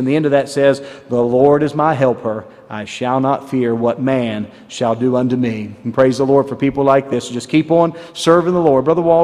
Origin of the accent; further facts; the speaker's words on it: Ripley, West Virginia, United States; Of course, you know I'm from Ripley, West Virginia.